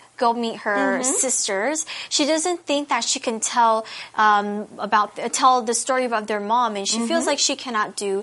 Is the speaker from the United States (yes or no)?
no; Taiwan; my roommate and I share a bond because we both grew up in Taiwan. We both kind of share this connection of, you know, growing up in Taiwan and growing up with the same culture.